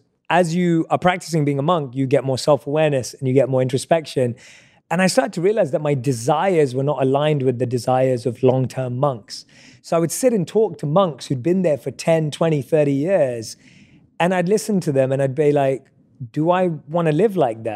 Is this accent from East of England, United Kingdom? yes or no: no; London, United Kingdom; I'm a kid growing up in London who loves music, loves movies, loves life.